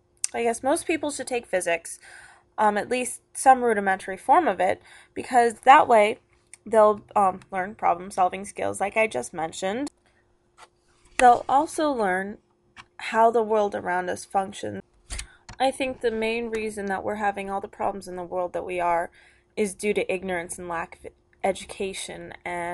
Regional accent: Ukiah, California, United States; I am from Ukiah, California

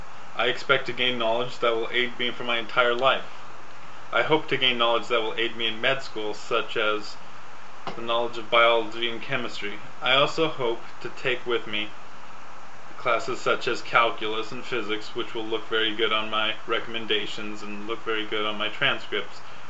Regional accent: Porterville, California, United States; I'm from Porterville, California, which is 60 miles north of Bakersfield. Porterville has a population of 41,000 and is a small town made up of mostly farms and other agriculture.

